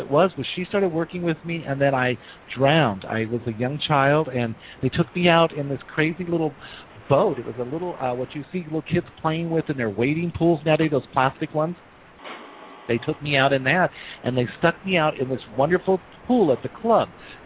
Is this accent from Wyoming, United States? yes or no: yes; Laramie, Wyoming, United States; everyone knows I'm from Laramie, Wyoming. If you discuss this up in the Rocky Mountains, you know, back in, I'll give you my age, 40 years ago, it was not pretty.